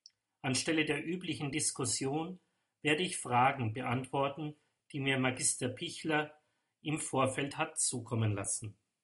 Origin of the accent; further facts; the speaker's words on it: Bavaria, Germany; also born or lived in Hof; In Hof an der Saale in Bayern ganz oben bin ich geboren, in Niederbayern aufgewachsen.